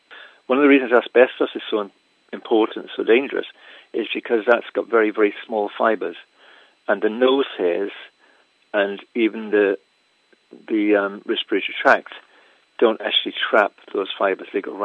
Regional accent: Wales, United Kingdom; I grew up in Wales, South Wales, in a mining village

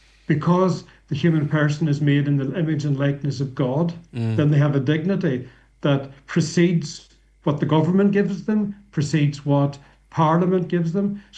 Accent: St. Johnston, County Donegal, Ireland; I'm from East Donegal, I'm from St. Johnstone, so there's a strong Protestant culture there that I've grown up among, Presbyterians, Church of Ireland, Methodists.

